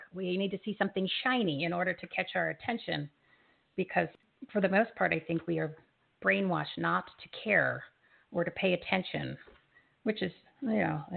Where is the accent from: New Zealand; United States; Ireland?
United States; New Jersey; And I grew up in New Jersey, yeah. And there was many, many places in New Jersey and in that area where there are historic parks